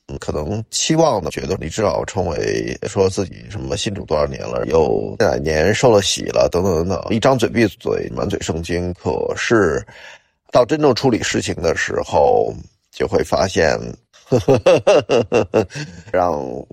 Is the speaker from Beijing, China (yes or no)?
yes; Beijing, China; 那对于我一个在北方长大的，在京城长大的这么一个小孩来讲